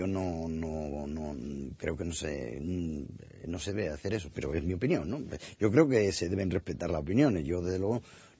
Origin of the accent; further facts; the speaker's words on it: Seville, Andalusia, Spain; además era en Sevilla, cosa que ya de por sí me animaba más puesto que en mi tierra, e ir a mi tierra me anima a cualquier cosa